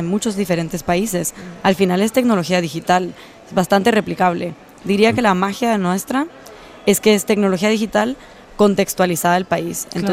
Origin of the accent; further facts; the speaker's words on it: Guatemala; Yo soy guatemalteca, mi enfoque y mi corazón entero está en Guatemala